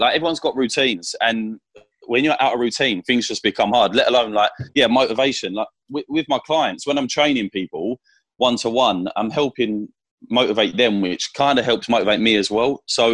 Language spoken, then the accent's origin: English; South East England, United Kingdom; I'm from Kent, but most people think I sound like I'm from Essex. I think it's the London side of me, like. So it's just a little bit London Essex kind of thing.